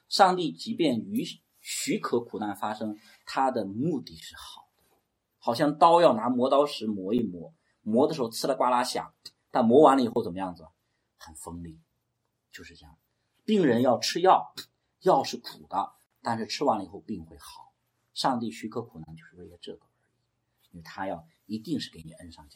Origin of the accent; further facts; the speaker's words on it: China; 我们中国人这方面